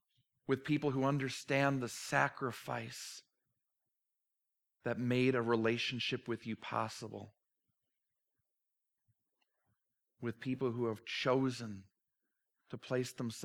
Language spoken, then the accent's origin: English; Minnesota, United States; yes, I'm back from Minnesota. I know people get nervous every time I go there. Is he going to come back? It's where I grew up. It's not where I live.